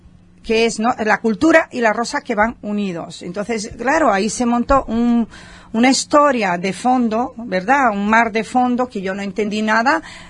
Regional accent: Moscoso, Galicia, Spain; En mi pueblo sí. En mi pueblo, en Galicia, en Moscoso, ¿verdad? Allí me conocen mucho y saben de dónde vengo también

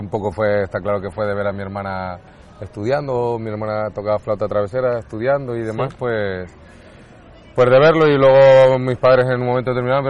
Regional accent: Zaragoza, Aragon, Spain; born there; Nací en Zaragoza, capital. Mis padres no son de allí.

